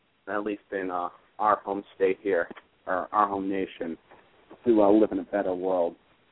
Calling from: Brooklyn, New York, United States; I'm calling from Brooklyn. At Park Slope, precisely.

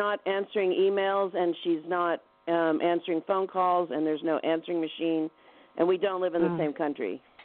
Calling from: New Zealand; I'm calling from New Zealand.

